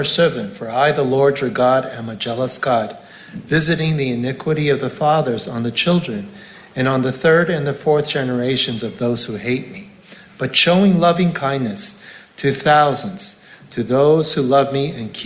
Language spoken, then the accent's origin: English; Montville, New Jersey, United States; And we are from Montville in the northern part of New Jersey.